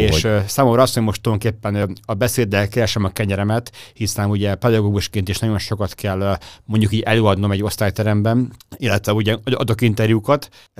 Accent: Gyöngyös, Heves, Hungary; én Gyöngyösről származom, az ugye 160 kilométer

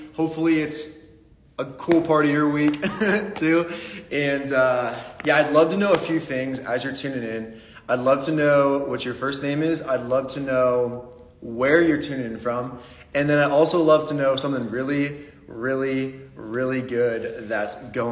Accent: Pittsburgh, Pennsylvania, United States; So like I said … I'm from Pittsburgh, and I just got my haircut yesterday.

